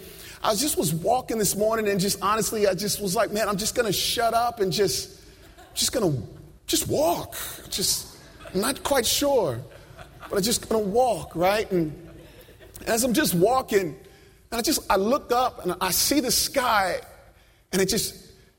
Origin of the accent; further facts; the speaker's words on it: Virginia, United States; now in New York City, United States; And growing up in Virginia, it was my dream and excitement to come to the big city, to be in New York.